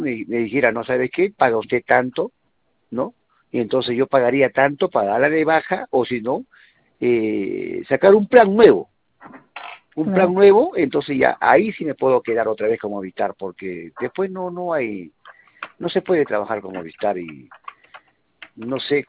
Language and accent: Spanish; Lima, Peru; now in Arequipa, Peru; Yo soy de Lima, pero radico en Arequipa, voy a visitar a mis padres allá.